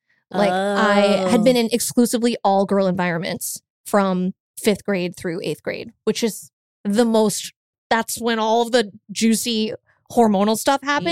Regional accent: Greenwich, Connecticut, United States; I don't know about Scarsdale, but from my hometown of Greenwich to Choate, it's like an hour door to door, maybe, with traffic.

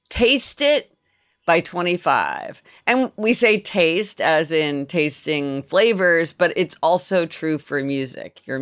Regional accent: Kansas City, United States; We didn't eat sushi growing up in Kansas City

